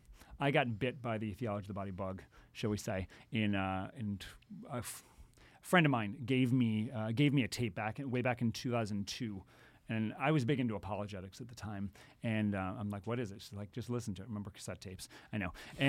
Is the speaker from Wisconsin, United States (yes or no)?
no; Cleveland, Ohio, United States; Well, I'm from Cleveland originally, so you missed the connection there.